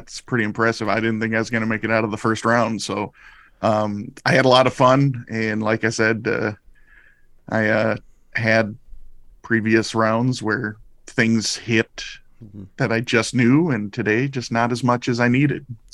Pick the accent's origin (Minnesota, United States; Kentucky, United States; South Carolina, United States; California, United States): Minnesota, United States; my hometown buddy, fellow state Minnesotan, Dan Lumber.